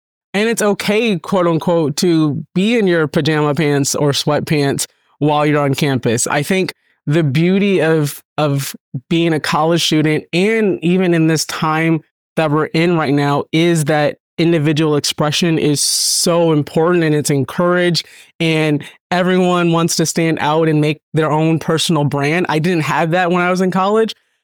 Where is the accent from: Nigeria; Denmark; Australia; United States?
United States; Minnesota; In elementary school, I grew up in Minnesota. I was the only Black girl in most of my classes